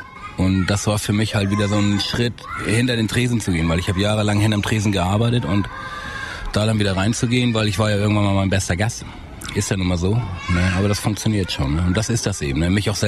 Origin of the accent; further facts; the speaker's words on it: Schleswig-Holstein, Germany; born there; now in Erfurt, Germany; Geboren bin ich in Schleswig-Holstein.